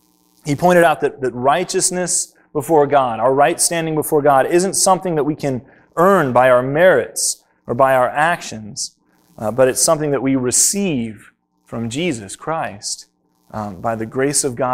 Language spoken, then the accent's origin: English; United States; I am an American. That doesn't necessarily make me a patriotic American, though I am. Go USA, right?